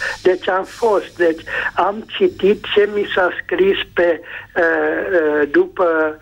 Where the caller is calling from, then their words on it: Cluj-Napoca, Cluj County, Romania; sunt din Cluj, Napoca și am următoarea întrebare și problemă.